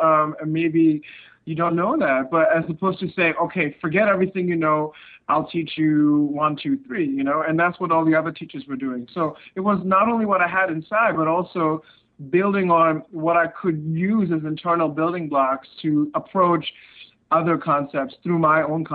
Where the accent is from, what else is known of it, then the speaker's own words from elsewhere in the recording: India; also born or lived in Middle East / Australia; I grew up not only in India, but like I was spent time in the Middle East, spent time growing up in like Australia, in different parts of Asia